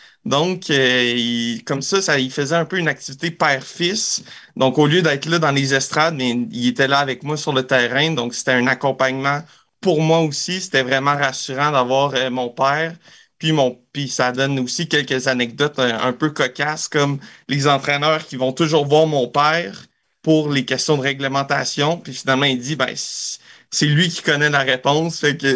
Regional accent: Quebec, Canada; comme un peu tous les Québécois, je pense que j'ai commencé par du soccer

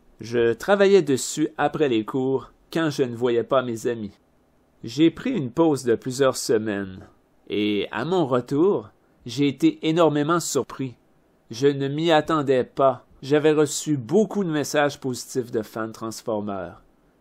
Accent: Quebec, Canada; Je suis né et demeure au Québec, donc au Canada.

